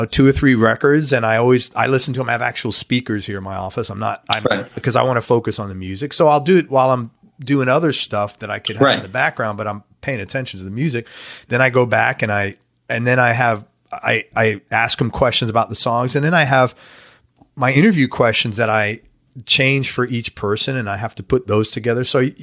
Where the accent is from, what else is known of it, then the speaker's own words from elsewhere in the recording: New York, United States; They didn't even allow you to listen to country music growing up in New York.